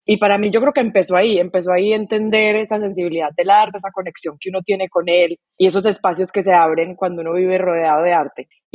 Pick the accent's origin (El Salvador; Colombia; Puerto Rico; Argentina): Colombia; Medellín, Antioquia; para una persona como yo que crecí en Medellín, es un tema complejo